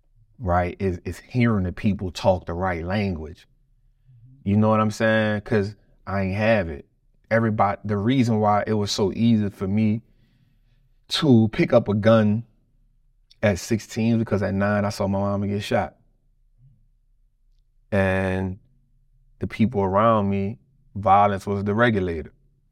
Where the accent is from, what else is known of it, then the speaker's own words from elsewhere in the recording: United States; it's not easy being a black man growing up in America, but I can tell you that I wouldn't want to be nothing else.